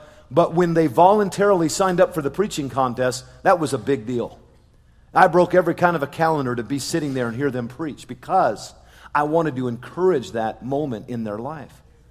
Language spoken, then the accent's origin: English; Seoul, South Korea; when I was growing up in Seoul, South Korea. We lived on the World Vision compound right near the Gimpo International Airport.